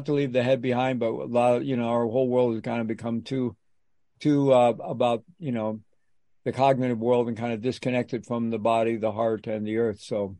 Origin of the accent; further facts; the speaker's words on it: Midwest, United States; So I grew up in the Midwest in a Roman Catholic family in the 1950s and 60s, coming of age in the 60s.